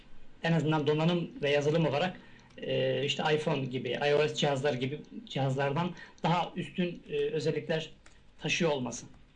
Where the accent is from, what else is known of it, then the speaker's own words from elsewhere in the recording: Sivas, Turkey; now in Istanbul, Turkey; Aslen Sivaslıyım. 81 doğumluyum. İstanbul'da oturuyorum.